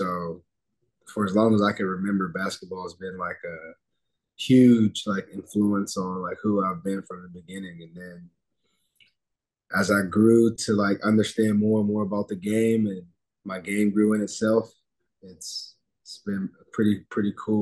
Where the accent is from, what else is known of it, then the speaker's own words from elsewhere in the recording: North Carolina, United States; So, yeah, man, like growing up in North Carolina definitely does build on that whole basketball as a religion.